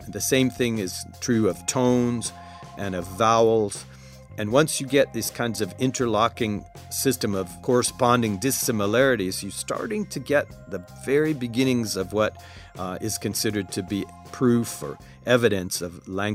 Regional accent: United States; I sometimes told that I was from America, but some people thought that was maybe just another village somewhere out there.

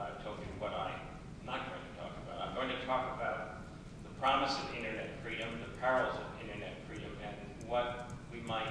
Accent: United States; I'm an American, that's something you may have noticed as well

